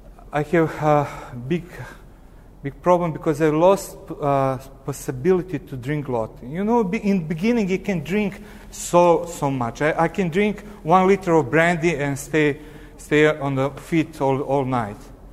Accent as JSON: {"language": "English", "town": "Novi Sad", "region": "Vojvodina", "country": "Serbia", "second_language": "English", "said": "I'm from Novi Sad. I'm pastor of Protestant Christian Fellowship, that is Free Evangelical Church"}